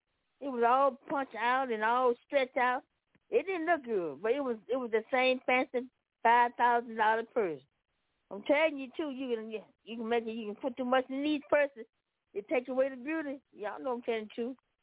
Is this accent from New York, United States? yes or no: no; Memphis, Tennessee, United States; And see the Prosperity Broadcast. I'm from Memphis, Tennessee.